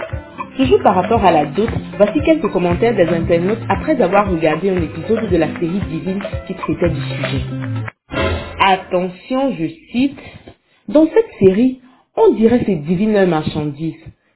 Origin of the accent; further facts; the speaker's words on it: Guinea; Chez nous en Guinée, le mari ne doit rien donner aux parents de sa femme, sauf s'il le veut.